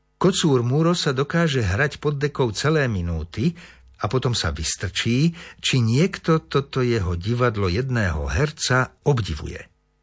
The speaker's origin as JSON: {"language": "Slovak", "town": "Liptovské Revúce", "region": "Žilina Region", "country": "Slovakia", "said": "Obzvlášť vynaliezaví bývajú kocúry, ktorým u nás na Liptove hovoríme máčkovia. Návšteva manželov Jolany a Fabiána z našej dediny Liptovské Revúce je vždy spojená s bohatým etologickým repertoárom správania ich kocúra, čierneho ako sadza."}